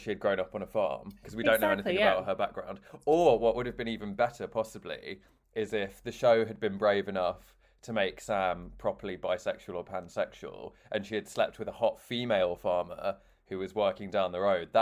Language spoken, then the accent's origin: English; South West England, United Kingdom; I grew up in Devon.